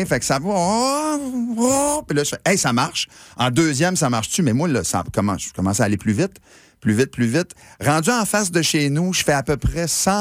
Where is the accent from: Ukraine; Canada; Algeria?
Canada; Tracadie-Sheila, New Brunswick; Puis on reste dans un cul-de-sac chez nous à Tracadie-Chaye, là.